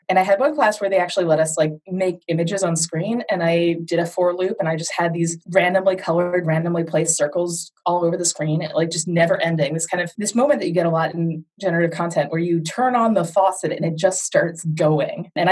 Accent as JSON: {"language": "English", "region": "Ohio", "country": "United States", "tie": "born or raised there", "also_born_or_lived": "Atlanta, Georgia", "said": "I grew up in a combination of Ohio and Atlanta. Ohio, I was one town over from Bill Watterson, who drew Calvin and Hobbes."}